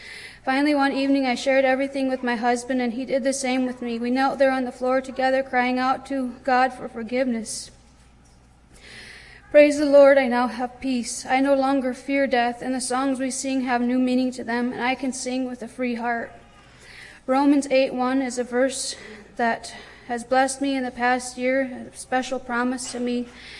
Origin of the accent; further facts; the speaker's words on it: Indiana, United States; I was born and raised in the Old Order Amish community here in Allen County, Indiana.